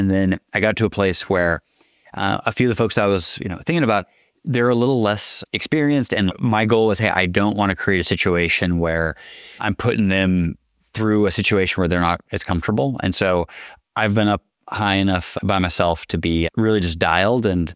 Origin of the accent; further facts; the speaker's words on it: Pacific Northwest, United States; I have, and I grew up in the Cascade Mountains.